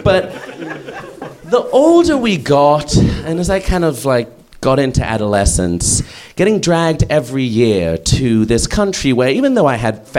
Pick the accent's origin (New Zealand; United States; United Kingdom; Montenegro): United Kingdom; London; Now, I'm not from India. I'm from London, as you can maybe hear.